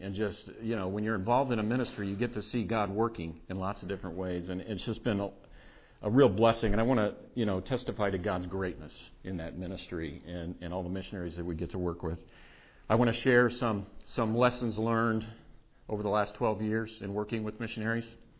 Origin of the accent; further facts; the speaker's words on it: Missouri, United States; there's just so many similarities between Hope Bible Church that I grew up in Missouri and Jansen Bible Church.